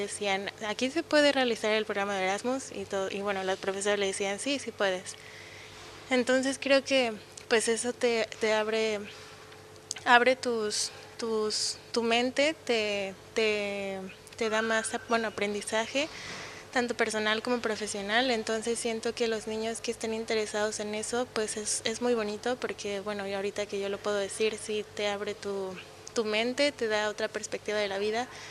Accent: Mexico; cuando se les mencionaba que yo soy de México y que vine a realizar una estancia corta por, bueno, 2 meses que vengo acá a España del otro lado del mundo

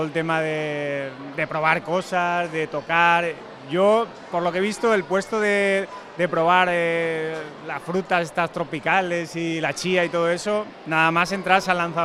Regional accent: Elche, Valencian Community, Spain; De aquí, de Elche.

